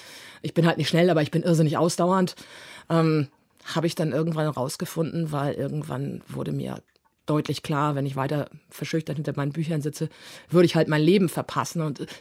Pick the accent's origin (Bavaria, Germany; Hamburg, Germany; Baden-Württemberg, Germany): Hamburg, Germany; Wo wir dabei sind, dass man als Hamburger eher vom Stapel gelassen wird als geboren